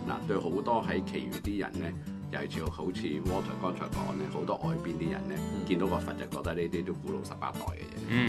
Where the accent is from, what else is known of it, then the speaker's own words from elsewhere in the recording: China; 其實嗰個概念咧喺嗰刻我哋中國人咧未有